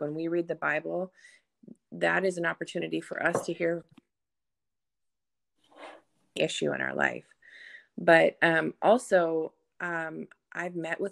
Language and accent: English; North Dakota, United States; also born or lived in Sacramento, United States; And before that, we lived in Sacramento, but I was born and raised in North Dakota.